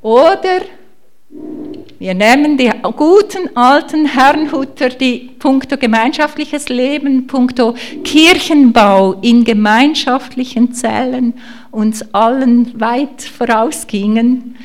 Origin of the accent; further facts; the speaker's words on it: Switzerland; now in Germany; Ich habe das gelernt, also als Schweizerin in Deutschland.